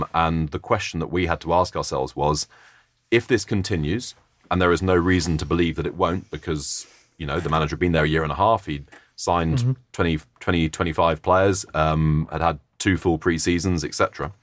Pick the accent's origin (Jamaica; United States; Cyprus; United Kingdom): United Kingdom; Oxford, South East England; You know, my hometown team, Oxford, has been the form team in the division for the last month, 2 months.